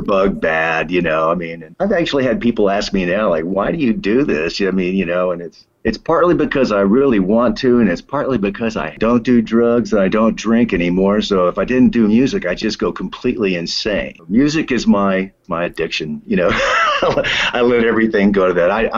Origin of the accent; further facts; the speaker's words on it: Texas, United States; born there; also born or lived in Japan; Hey, I was born in Texas in 1952. I was the firstborn of three kids.